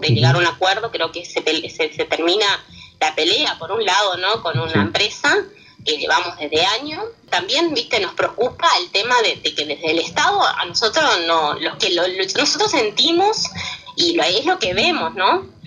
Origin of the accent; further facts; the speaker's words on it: Concepción, Corrientes, Argentina; Yo soy mamá, quiero que mi hijo disfrute de este lugar tan hermoso que es Concepción, que es mi pueblo, por eso nunca me fui y por eso volví cuando hubo conflicto en Iberá.